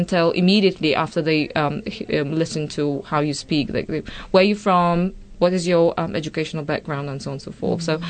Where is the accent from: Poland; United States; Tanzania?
Poland; English is a second language; I came from Poland for just for summer holidays and I worked there and I couldn't understand a word.